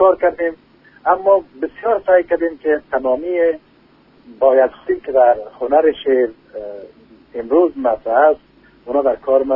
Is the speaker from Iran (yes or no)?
no; Tabar, Sar-e Pol, Afghanistan; born there; در روزگاران کودکی که من هنوز شاید 7-8 سال بیشتر نداشتم، در روستای تبر در سنچارک در ولایت سرپل افغانستان به دنیا آمدیم.